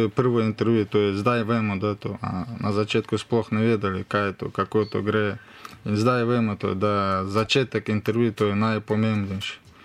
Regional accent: Kazakhstan; Slovenian is a second language; moved away as an adult; now in Slovenia; mi smo prišli iz Republike Kazahstan. 3 leta nazaj vprašali smo zaščitu v Republiki Slovenije.

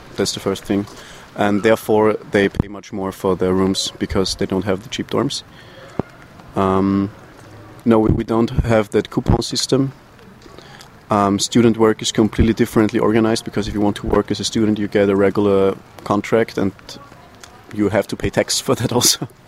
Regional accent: Vienna, Austria; I'm from Vienna in Austria. And I'm here as an Erasmus student. And I came here at the end of August.

